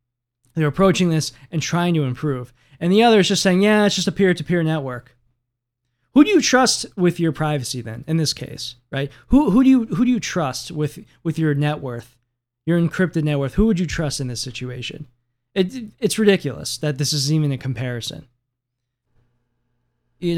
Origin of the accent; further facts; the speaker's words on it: United States; It does suck sometimes being an American, being the bad guy.